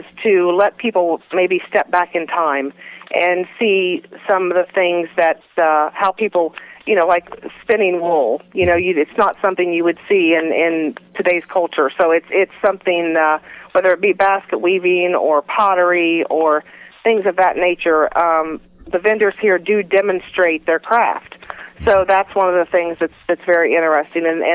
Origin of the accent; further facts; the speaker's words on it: Ohio, United States; I was born and raised in Vinton County. I actually grew up 1 mile from Lake Hope State Park